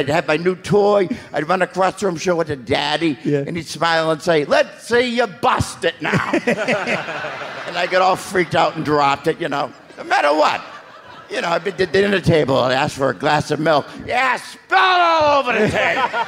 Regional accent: Boston, Massachusetts, United States; I mentioned I'm from Boston.

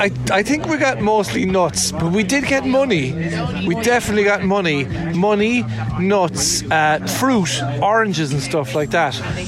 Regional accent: County Kerry, Ireland; I'm originally from County Kerry

